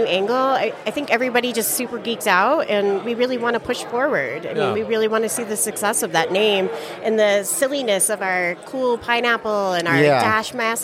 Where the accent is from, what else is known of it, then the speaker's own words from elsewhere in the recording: Detroit, Michigan, United States; I grew up in Detroit, so Chicago's always been my second home